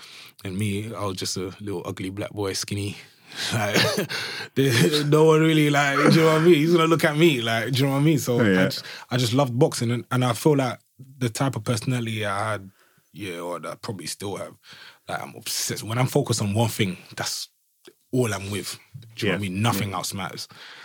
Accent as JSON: {"language": "English", "town": "Brixton", "region": "London", "country": "United Kingdom", "tie": "born or raised there", "said": "I grew up in Brixton, South London."}